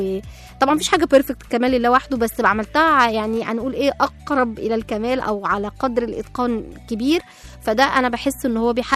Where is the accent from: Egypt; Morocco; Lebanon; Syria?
Egypt; ودي مشهورة قوي عندنا كمصريين، انت موت نفسك كده ليه؟